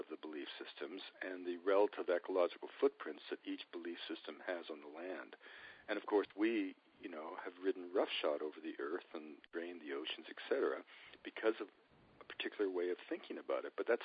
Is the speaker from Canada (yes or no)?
yes; Canada; I was raised in Canada to believe those valleys are just rock